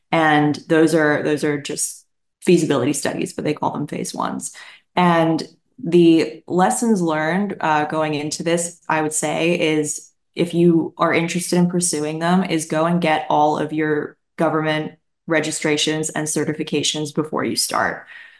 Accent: Canada; moved away; But yes, it is a little bit ironic that I came in as a Canadian and had to figure out how to do all of this.

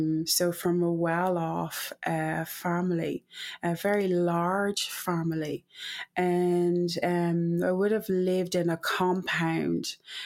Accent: Kumasi, Ashanti, Ghana; born there; I was born in West Africa, Ghana, as far as I'm aware, I think I was born in Kumasi Hospital, which is not that far away from MIM in West Africa, Ghana.

